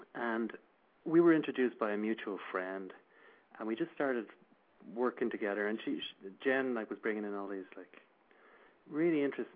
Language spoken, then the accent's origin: English; Dublin, Leinster, Ireland; Yeah, I'm from the same, not too far away from there, like over the north side of the city.